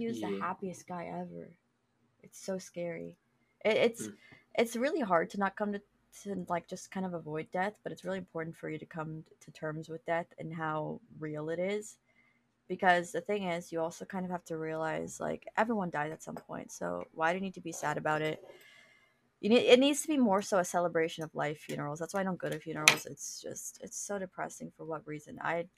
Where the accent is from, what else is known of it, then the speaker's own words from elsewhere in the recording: Argentina; Argentina, so we're probably a little bit related.